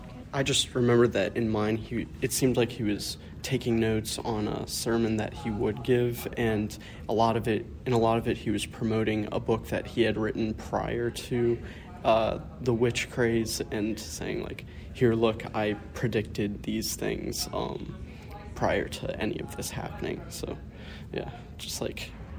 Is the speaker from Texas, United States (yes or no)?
no; Bowie, Maryland, United States; I'm a history major with a concentration in Civil War, and I'm from Bowie, Maryland.